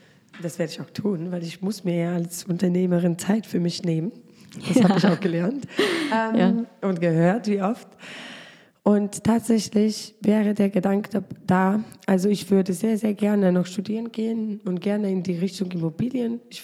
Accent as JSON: {"language": "German", "country": "Poland", "tie": "born or raised there", "said": "Ich bin auch Polin, ich bin auch Deutsche. Ich habe 2 Staatsangehörigkeiten. Mhm. Und das Herz schlägt in Polen. Also da bin ich aufgewachsen, da bin ich groß geworden."}